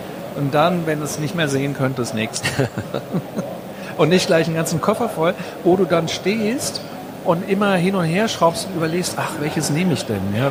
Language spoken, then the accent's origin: German; Frankfurt, Hesse, Germany; Ich komme ja ehemals aus Frankfurt.